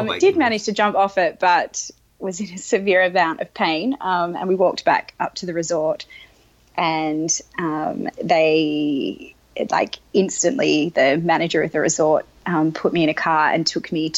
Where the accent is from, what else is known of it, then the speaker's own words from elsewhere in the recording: Australia; I'm from Australia. We don't know these things.